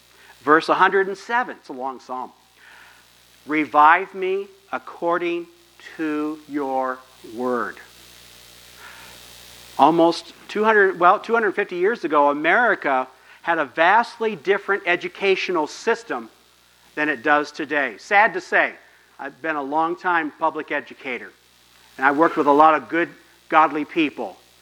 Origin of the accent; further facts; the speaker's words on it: Gibsonburg, Ohio, United States; I remember growing up in Gibsonburg, when the Gideons came, they came into the sixth grade classroom in the elementary with their box